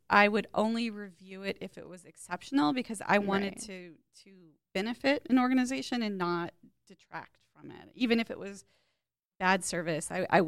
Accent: Bakersfield, California, United States; I grew up in Bakersfield

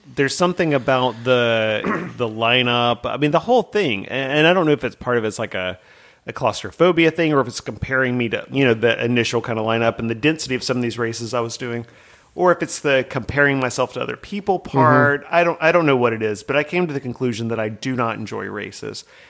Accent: Albany, Georgia, United States; I grew up in Daugherty County, which is where Albany, Georgia is.

